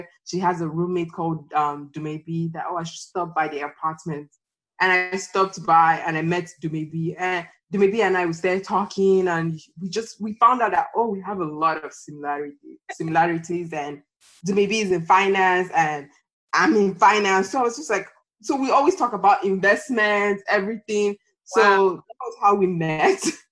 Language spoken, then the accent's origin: English; Abuja, Federal Capital Territory, Nigeria; And I told her, oh, I'm from Abuja.